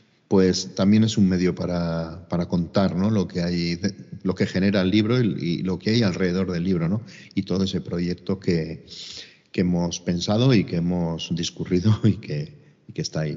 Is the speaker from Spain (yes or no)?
yes; Pamplona, Navarre, Spain; y somos tan de Pamplona que un día, pues no sé cómo salió